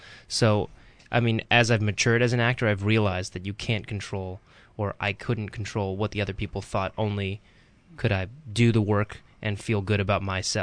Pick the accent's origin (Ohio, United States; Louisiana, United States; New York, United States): New York, United States; I mean, growing up in New York, I haven't really been too affected.